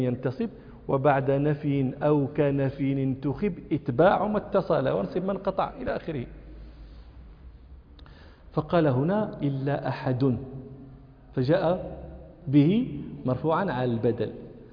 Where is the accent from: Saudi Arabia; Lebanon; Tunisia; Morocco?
Morocco; Rabat, Rabat-Salé-Kénitra; أنا من جنس غير جنس أهل طنجة، أنا من أهل الرباط من شاء ومولدا، ومن أهل دكالة وصولا، ففي جميع الأحوال لست من أهل طنجة.